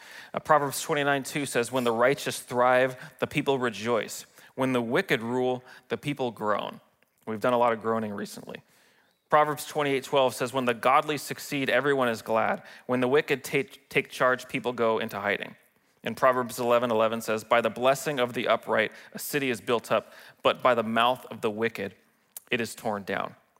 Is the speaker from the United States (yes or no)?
yes; Spokane, Washington, United States; You know, as an American, as a Washingtonian, as a Spokaneite, I realize the importance of being involved as a citizen.